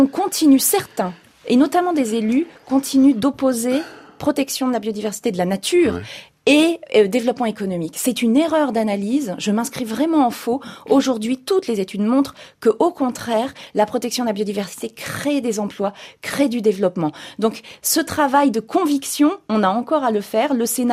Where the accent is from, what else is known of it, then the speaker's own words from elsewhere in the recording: Hauts-de-France, France; Moi, je viens du Nord-Pas-de-Calais-Picardie, Hauts-de-France maintenant ça s'appelle.